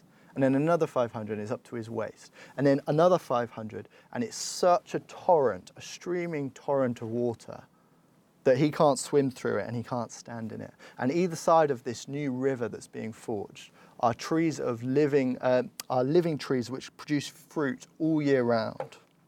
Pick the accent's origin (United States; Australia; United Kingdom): United Kingdom; London; I'm from South London, so I am allowed to poke fun at Croydon, I think.